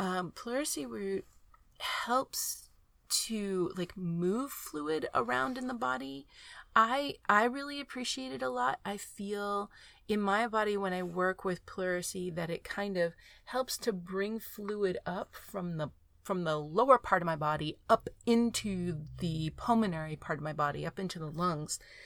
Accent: the South, United States; growing up in the South, we ate a lot.

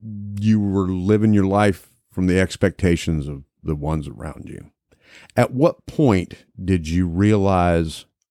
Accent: West Virginia, United States; Virginia, we're neighbors. We're West Virginia hillbillies ourselves.

